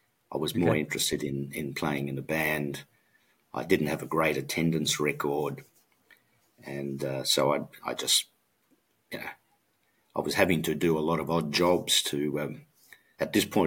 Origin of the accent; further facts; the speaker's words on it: Australia; accent: Australian; although people tell me my Australian accent is not necessarily so broad, and when I visit back to Australia, which I do every month now